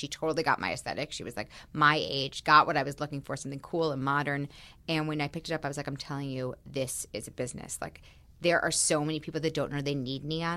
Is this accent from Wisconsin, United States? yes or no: no; Manhattan, New York, United States; I grew up in Manhattan and I went to the High School of Performing Arts.